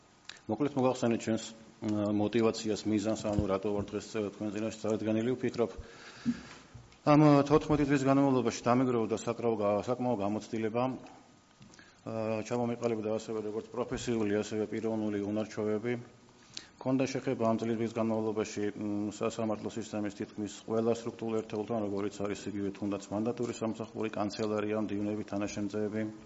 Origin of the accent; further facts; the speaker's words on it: Tbilisi, Georgia; born there; დავიბადე თბილისში